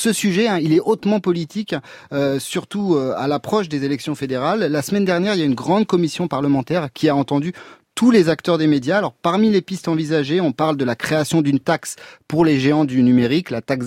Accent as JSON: {"language": "French", "country": "France", "said": "chez nous en France."}